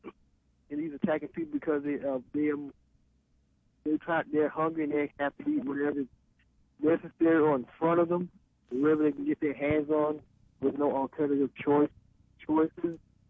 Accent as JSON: {"language": "English", "town": "Decatur", "region": "Georgia", "country": "United States", "said": "from Decatur, Georgia."}